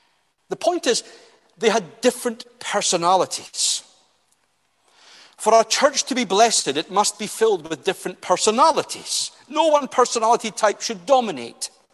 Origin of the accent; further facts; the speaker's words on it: Scotland, United Kingdom; Up until recently, and I come from the Highlands, so I've got no axe to grind here, Glasgow had Gaelic churches.